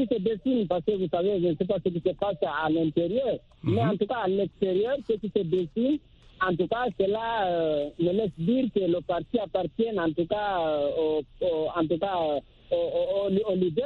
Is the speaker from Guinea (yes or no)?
yes; Guinea; l'exemple de la Guinée, mon pays d'origine